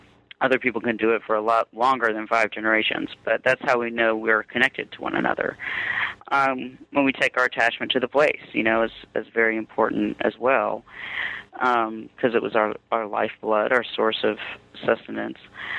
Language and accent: English; Southern United States, United States; being Indian, being American, being Southern, all at the same time, and not, you know, not concerned about there being a conflict between those three identities.